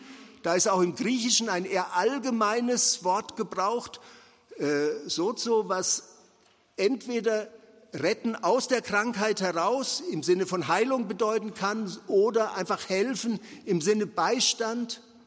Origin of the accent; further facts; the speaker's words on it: Nuremberg, Bavaria, Germany; In meiner Heimatstadt Nürnberg standen damals